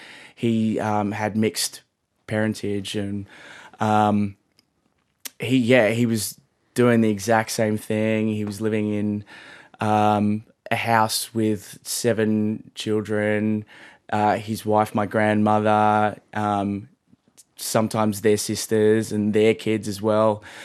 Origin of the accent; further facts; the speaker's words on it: La Perouse, New South Wales, Australia; now in Surry Hills, Australia; I grew up in La Perouse and I'm now living in Surry Hills in a terrace house